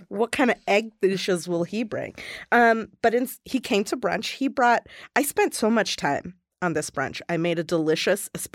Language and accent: English; Atlanta, Georgia, United States; I grew up in Atlanta, Georgia